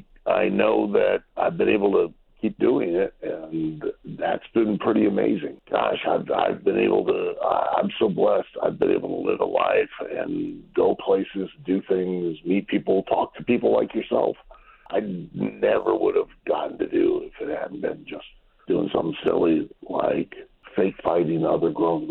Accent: Ohio, United States; now in Louisville, United States; Originally, yes.

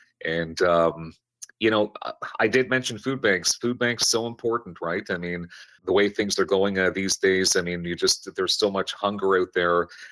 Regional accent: Vancouver, British Columbia, Canada; So it goes back to I grew up in Vancouver, not too far from where you are.

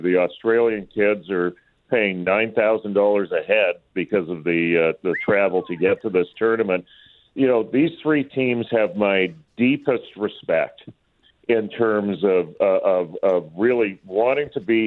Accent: Vancouver, British Columbia, Canada; I'm from Vancouver, so let's not go

